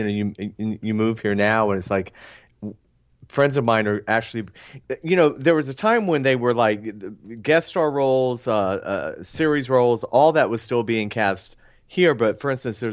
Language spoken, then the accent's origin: English; Atlanta, Georgia, United States; Because I'm from... Atlanta.